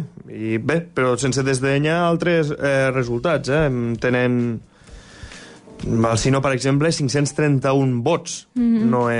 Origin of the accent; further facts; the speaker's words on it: Flix, Catalonia, Spain; Al meu poble, 1.942 vots.